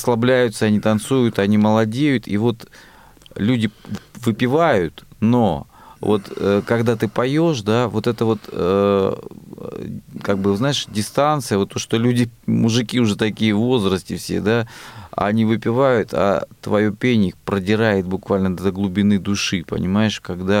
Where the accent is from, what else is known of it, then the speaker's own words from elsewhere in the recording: Rostov-on-Don, Rostov Oblast, Russia; я из Ростова-на-Дону. Пользуясь своим таким землячеством